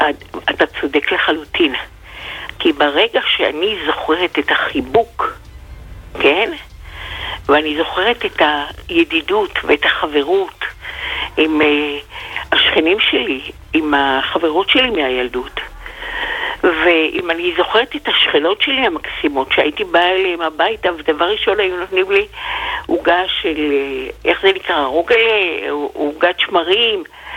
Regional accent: Ramat Gan, Tel Aviv District, Israel; also born or lived in Jerusalem; now in Bnei Brak, Israel; אני ילידת ירושלים, אבל גרתי מילדות משנת 1949 ברמת גן.

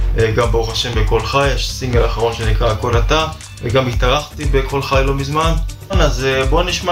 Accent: Tel Aviv, Tel Aviv District, Israel; ברוך השם אני חוזר בתשובה. גדלתי במרכז תל אביב … הוא היה מפיק, וגדלתי למוזיקה, ובית של מוזיקה.

